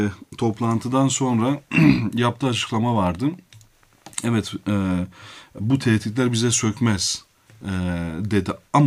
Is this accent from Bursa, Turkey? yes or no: no; Malatya, Turkey; first language Kurdish; Turkish is a second language; Ben Malatyalıyım. Annem Türkçe bilmez.